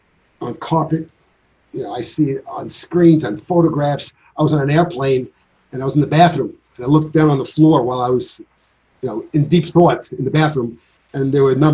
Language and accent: English; New York, United States; I grew up in Long Island, and there was a place called Nunley's Carousel